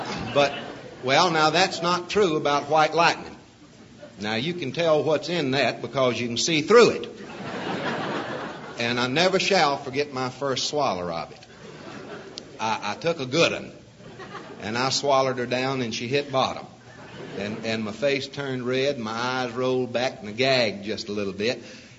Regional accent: North Carolina, United States; few words about North Carolina, my home state, possibly the finest state in this entire union.

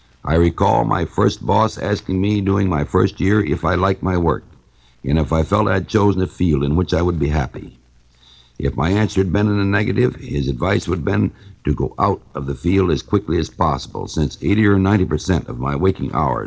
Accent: Ohio, United States; born there; I was born in Ohio farming country.

